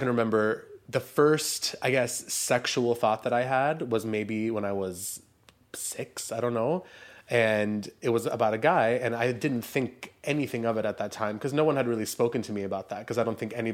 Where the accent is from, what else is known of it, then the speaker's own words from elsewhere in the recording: Sweden; So I'm born and raised in Sweden.